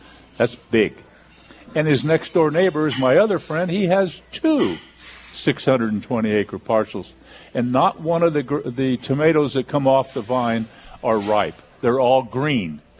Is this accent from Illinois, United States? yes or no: no; California, United States; I come from the San Joaquin Valley in California.